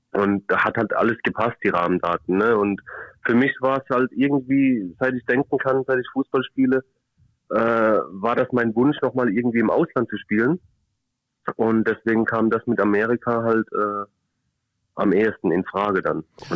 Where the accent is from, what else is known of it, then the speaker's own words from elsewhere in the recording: Germany; Ich bin dann hier in Deutschland aufgewachsen